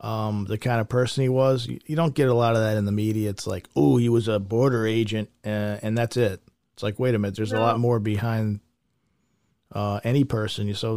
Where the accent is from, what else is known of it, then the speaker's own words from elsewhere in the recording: Pennsylvania, United States; I'm from outside of Philadelphia.